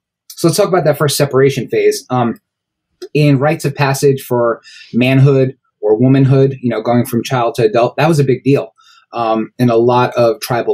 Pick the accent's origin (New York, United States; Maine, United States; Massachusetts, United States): New York, United States; And I grew up in New York, so I went to lots of bar mitzvahs.